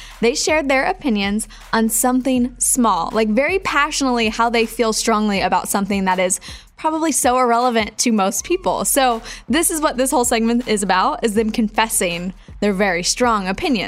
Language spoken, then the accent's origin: English; Wichita, Kansas, United States; This just so happened to be in my hometown of Wichita, Kansas.